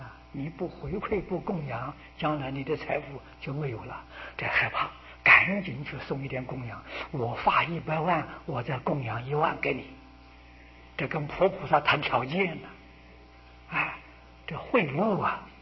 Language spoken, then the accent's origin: Chinese; Taiwan; 我们台湾今天这么样的富裕